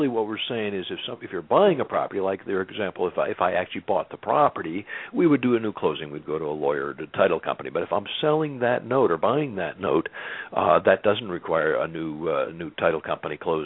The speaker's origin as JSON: {"language": "English", "region": "the South", "country": "United States", "accent": "southern", "said": "Don't let my southern accent fool you there."}